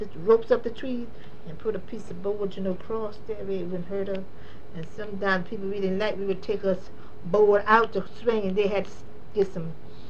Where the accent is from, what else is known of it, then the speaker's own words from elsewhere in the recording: Scotts Hill, United States; Because, see, I come from Scotts Hill up here.